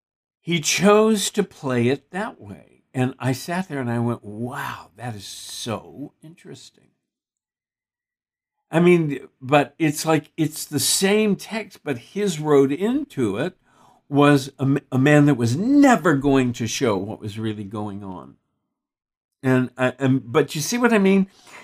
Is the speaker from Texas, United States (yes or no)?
yes; Texas, United States; I grew up in Texas.